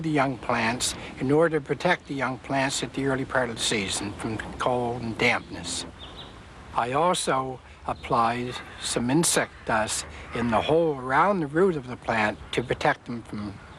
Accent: Windsor, Nova Scotia, Canada; from Windsor, Nova Scotia, where I've grown some of the world's largest pumpkins.

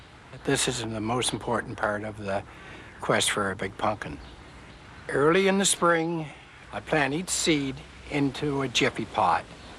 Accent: Windsor, Nova Scotia, Canada; from Windsor, Nova Scotia, where I've grown some of the world's largest pumpkins.

